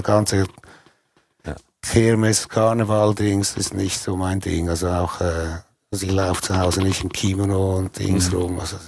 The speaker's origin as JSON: {"language": "German", "country": "Switzerland", "said": "Bei uns in der Schweiz"}